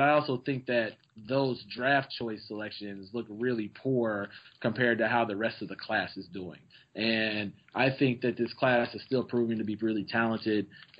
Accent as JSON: {"language": "English", "region": "Oklahoma", "country": "United States", "said": "I'm from Oklahoma."}